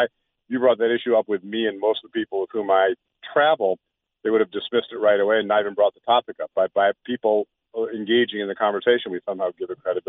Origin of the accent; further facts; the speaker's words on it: Evanston, Illinois, United States; when I grew up in Evanston, Illinois, a territory somewhat familiar to you